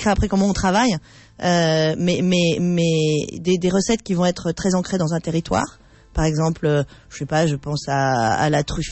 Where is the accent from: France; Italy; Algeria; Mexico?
France; Nice, Provence-Alpes-Côte d'Azur; Moi, je viens de la région de Niçoise, ah. Donc je suis très concernée par ce débat.